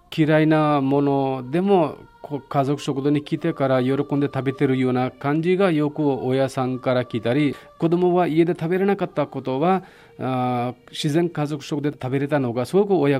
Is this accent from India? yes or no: yes; India; Japanese is a second language; now in Wakayama, Japan; インドから参りました